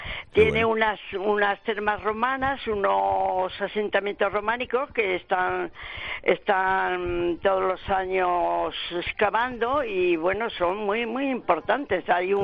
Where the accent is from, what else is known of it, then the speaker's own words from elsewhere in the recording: La Llana, Aragon, Spain; now in Madrid, Spain; Mi pueblo es un pueblo pequeño, pero muy lindo. Está entre Sádaba y un castillo, en la región de las Cinco Villas.